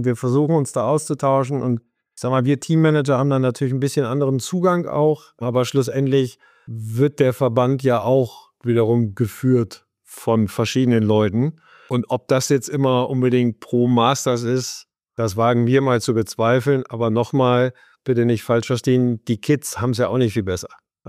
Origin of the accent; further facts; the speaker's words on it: Gothenburg, Västra Götaland County, Sweden; in Schweden, in Göteborg, da wo ich herkomme